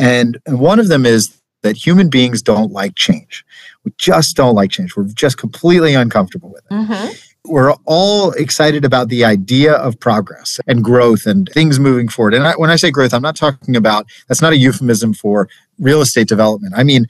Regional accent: Salisbury, Maryland, United States; I was born and raised in Salisbury on Maryland's Eastern Shore, the capital of the Eastern Shore, we call ourselves.

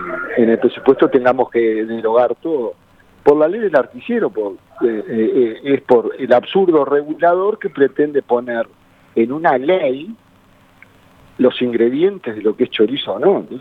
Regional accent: Uruguay; nosotros como uruguayos le tenemos que declarar la guerra

